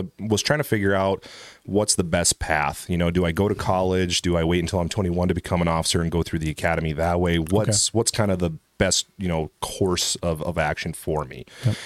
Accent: Bowman, North Dakota, United States; also born or lived in Rapid City; So originally I'm from Bowman and lived there all the way up until I was a junior in high school. Moved down to Rapid City and lived with my dad the last 2 years of high school down there.

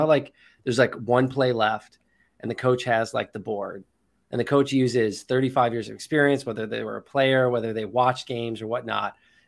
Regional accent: Midwest, United States; I'm from the Midwest here in the US

